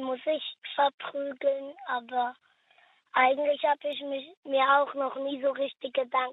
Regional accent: Wiesbaden, Hesse, Germany; Aus Wiesbaden.

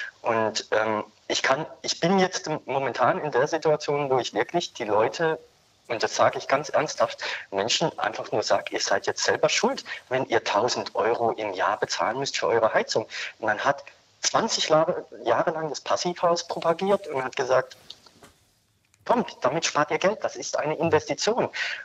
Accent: Baden-Württemberg, Germany; Ich meine, ich komme aus Baden-Württemberg

